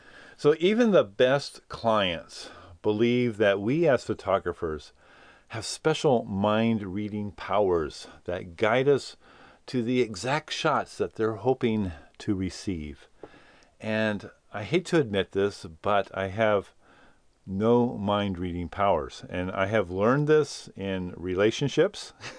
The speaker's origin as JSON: {"language": "English", "country": "United States", "said": "And being an American, you know, I can only really speak to American behavior"}